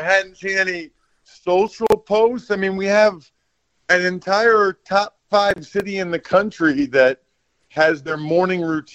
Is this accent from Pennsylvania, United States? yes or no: yes; Pennsylvania, United States; Now, keep in mind, I'm from Pennsylvania and whatever that means. And I went to college at Princeton.